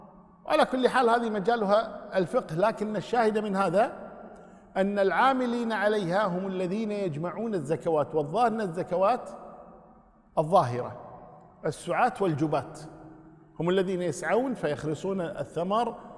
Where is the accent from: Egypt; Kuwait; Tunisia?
Kuwait; كمثال عندنا في الكويت